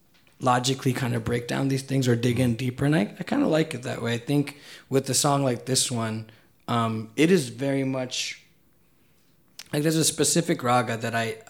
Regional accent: Chennai, Tamil Nadu, India; I'm from Chennai, which is in southern India.

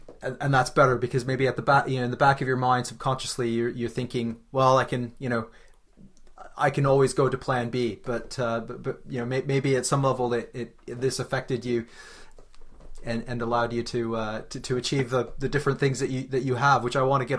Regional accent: Canada; I'm Canadian and grew up in Canada, so I'm well aware of what the winters can be like.

